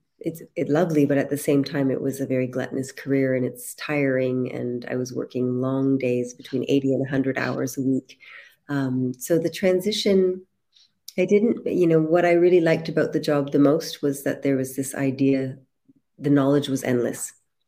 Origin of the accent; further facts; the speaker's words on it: Canada; so I grew up in Canada, but I was had a very, very hectic position within restaurants.